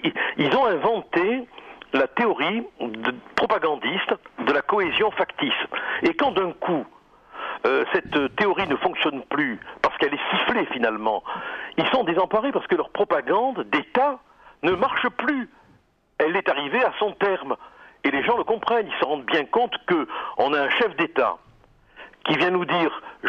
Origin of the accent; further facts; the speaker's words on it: France; Je suis français, c'est tout. Je suis français.